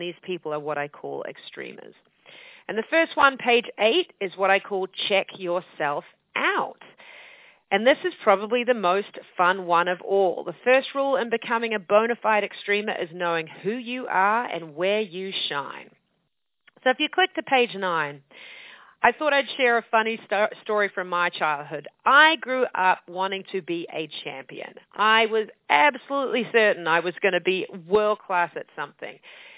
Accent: New Zealand; moved away; I'm actually from New Zealand, if any of you have heard of that amazing country at the bottom of the world.

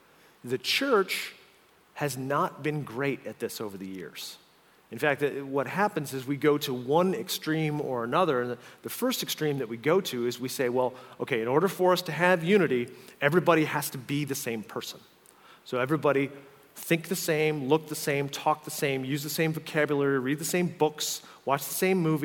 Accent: Northeast, United States; I mean, listen, I grew up Irish Catholic in the Northeast. They don't call us the fighting Irish for nothing, right?

